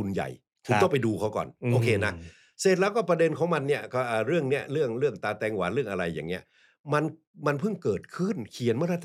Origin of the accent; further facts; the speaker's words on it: Chiang Rai, Thailand; เหมือนบ้านผมสมัยผมเป็นเด็กนะผมอยู่เชียงรายใช่ไหมครับ